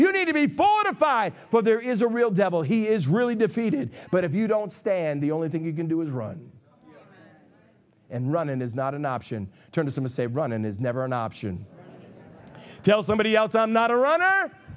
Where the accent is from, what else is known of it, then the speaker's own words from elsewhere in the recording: United States; I love Americans. I'm American.